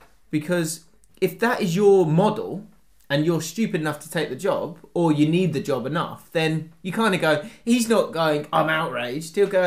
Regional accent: England, United Kingdom; I am English.

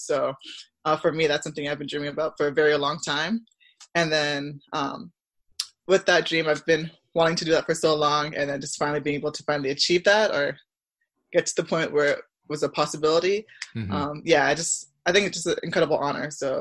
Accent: Scarborough, Ontario, Canada; also born or lived in Barrie / Milton; I grew up in Scarborough until, like, the fifth grade.

